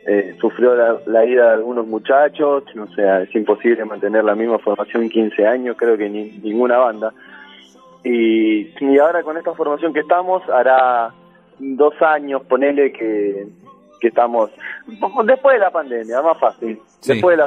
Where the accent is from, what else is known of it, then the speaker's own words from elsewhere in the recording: Lanús, Buenos Aires Province, Argentina; Y nosotros somos acá de Lanús